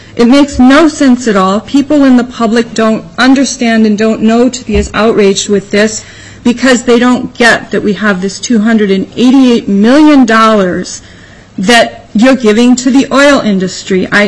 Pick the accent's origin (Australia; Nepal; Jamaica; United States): United States; Juneau, Alaska; I'm from Juneau, and I'm testifying on behalf of myself.